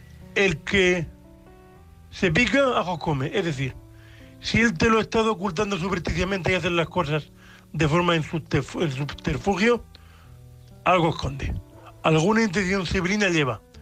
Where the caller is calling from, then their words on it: Murcia, Region of Murcia, Spain; de Murcia, vuestro amigo invidente.